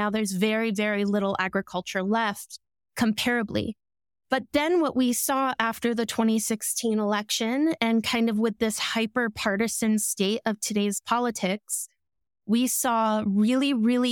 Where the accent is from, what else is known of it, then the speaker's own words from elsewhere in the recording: Eagle, Idaho, United States; And the worst experience I had was in my hometown in the Eagle 4th of July parade.